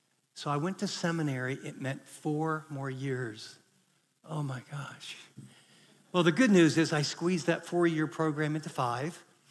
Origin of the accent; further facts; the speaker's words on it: Ohio, United States; I wanted his job. I grew up in Ohio, or maybe Coach Z.